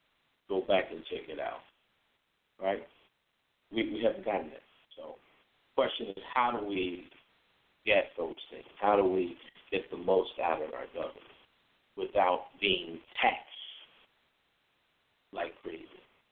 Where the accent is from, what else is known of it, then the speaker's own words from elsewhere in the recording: Chicago, Illinois, United States; now in Nashville, United States; Nashville, although my wife and I are from I'm from Chicago originally, my wife from St. Louis.